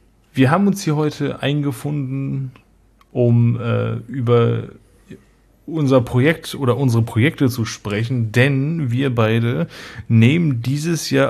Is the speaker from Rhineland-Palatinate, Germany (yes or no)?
no; North Rhine-Westphalia, Germany; Fun Fact, ich komme ja aus NRW, so, aber ich habe es noch nie geschafft, zur Spiel zu fahren.